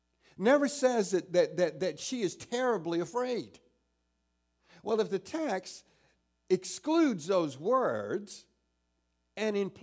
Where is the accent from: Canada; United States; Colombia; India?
United States; South Carolina; When I was a teenager in my hometown in South Carolina, I can remember hearing that Jesus was born of a virgin.